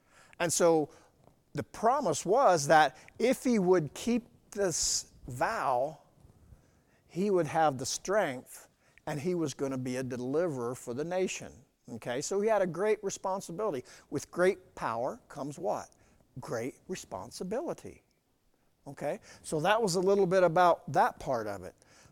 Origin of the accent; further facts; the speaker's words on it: Iowa, United States; you know what, I'm from Southern Iowa.